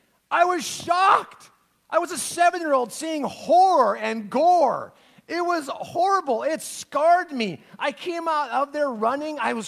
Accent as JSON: {"language": "English", "town": "Spokane", "region": "Washington", "country": "United States", "tie": "born or raised there", "said": "I grew up in Spokane, and I was a city kid, grew up in all the city stuff in Spokane."}